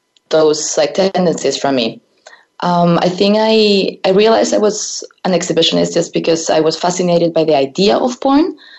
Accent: Spain; English is a second language; moved away; I am originally from Spain and I grew up there. I don't know if you've been there before

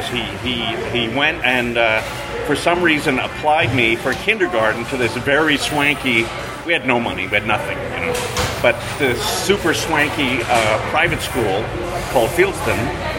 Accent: New York City, New York, United States; now in Philadelphia, United States; I grew up in New York in the Bronx, but I got a scholarship to do engineering at Penn. So I went to Penn, and that's how I wound up in Philadelphia.

